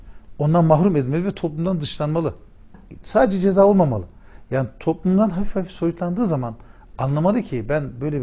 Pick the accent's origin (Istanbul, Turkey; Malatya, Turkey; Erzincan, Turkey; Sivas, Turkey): Erzincan, Turkey; Ben Erzincanlıyım.